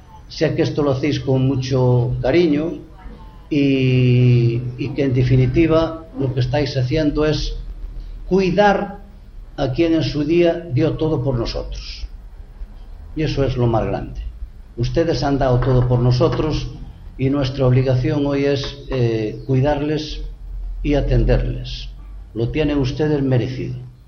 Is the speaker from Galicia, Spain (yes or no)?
yes; Galicia, Spain; a mi tierra, que es Galicia.